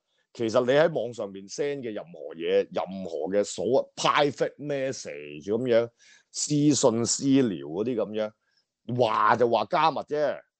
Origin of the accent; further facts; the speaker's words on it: Hong Kong; 即係我哋香港話